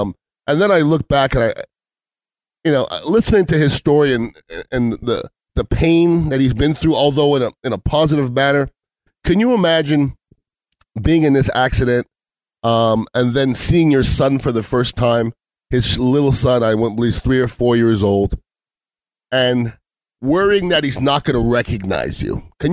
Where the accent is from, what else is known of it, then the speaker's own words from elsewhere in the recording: Canada; I'm Canadian, so no Canadian jokes, please.